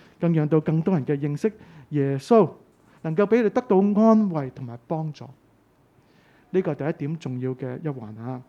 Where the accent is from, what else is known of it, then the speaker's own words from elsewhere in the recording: Hong Kong; 帮助我们香港人兴起